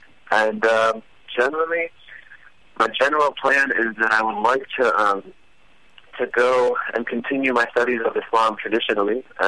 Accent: United States; I was just talking about how we, as an American Muslim culture, are going to approach that issue

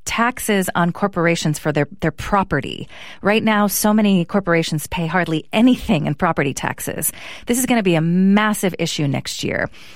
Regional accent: Petaluma, California, United States; I grew up in Petaluma, and going there over the holidays, I've been spending a lot of time there.

